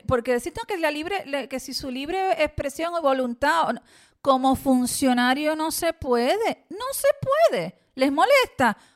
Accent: Puerto Rico; Pues nosotros en Puerto Rico no creemos en la poligamia.

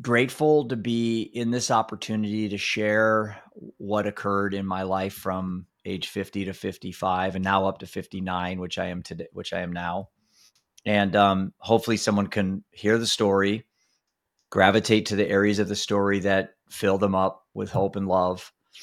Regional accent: Iowa, United States; Iowa. Not Idaho, like not potatoes, corn and beans. My whole life, you know, but pretty, I'd say I grew up in the Leave It to Beaver household

